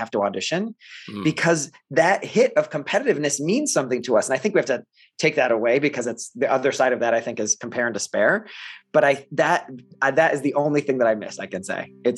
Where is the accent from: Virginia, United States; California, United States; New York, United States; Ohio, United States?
Ohio, United States; accent: Midwest; My dad lived in Philadelphia and we lived in Ohio.